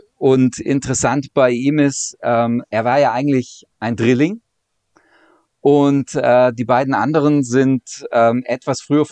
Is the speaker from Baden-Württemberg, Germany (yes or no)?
yes; Baden-Württemberg, Germany; ich komme ja aus der Nähe des Bodensees.